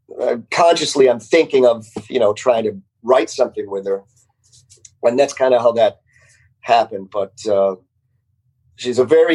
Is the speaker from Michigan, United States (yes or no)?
yes; Detroit, Michigan, United States; I had rock and roll roots. I'm from Detroit.